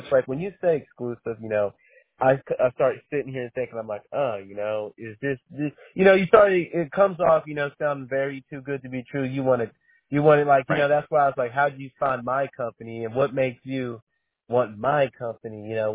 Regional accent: Colorado, United States; So this is a beautiful partnership because when I tell you I come from Colorado, I got work in Colorado.

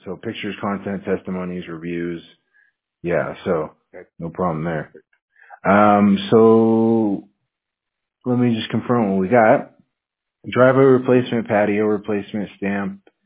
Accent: Washington, United States; Yeah, I'm from Washington State, so I'm used to the cold.

